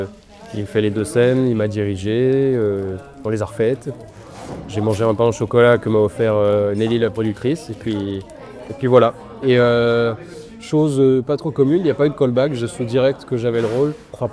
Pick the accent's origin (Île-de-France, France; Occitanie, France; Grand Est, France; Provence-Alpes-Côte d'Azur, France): Grand Est, France; Mulhouse; je suis un acteur franco-britannique. J'ai grandi à Mulhouse, en Alsace.